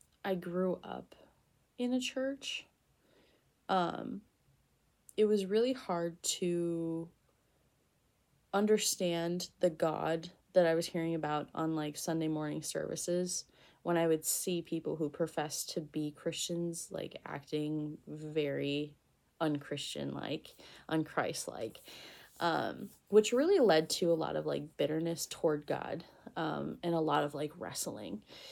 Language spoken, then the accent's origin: English; Minnesota, United States; I'm 24 years old, and I'm from Minnesota.